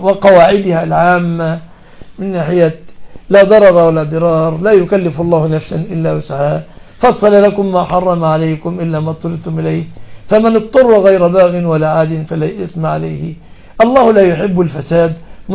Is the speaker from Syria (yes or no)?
no; Egypt; عندنا في مصر مثلا قيمة عفش 100,000 جنيه